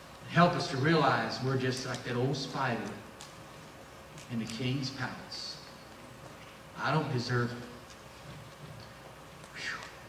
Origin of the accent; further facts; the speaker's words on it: Oak Ridge, Tennessee, United States; I'm from Oak Ridge, Tennessee.